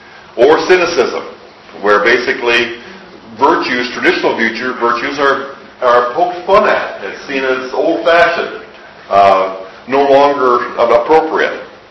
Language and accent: English; United States; I recognize I'm an American.